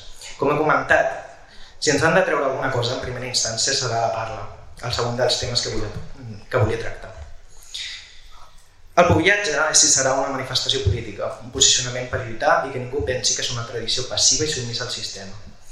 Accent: Sitges, Catalonia, Spain; Però independentment de les nostres tradicions com a sitgetans i com a catalans

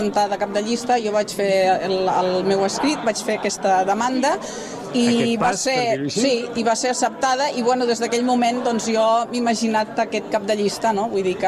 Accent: Sitges, Catalonia, Spain; gent que som de Sitges i que volem la política dirigida al poble de Sitges

